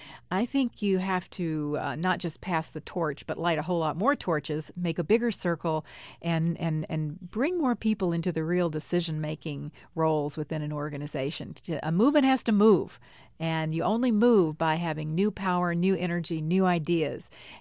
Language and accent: English; Texas, United States; since I grew up in West Texas at just about the same time as George W. Bush, by the way.